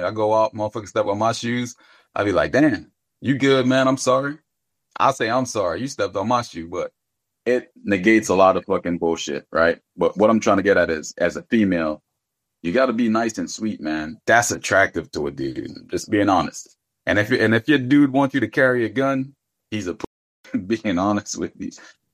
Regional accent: Philadelphia, Pennsylvania, United States; I grew up in Philly.

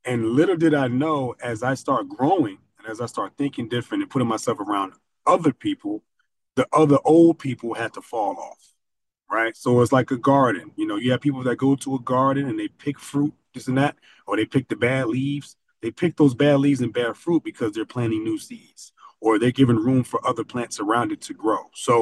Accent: Chicago, Illinois, United States; So growing up in Chicago, you guys probably hear all this stuff now

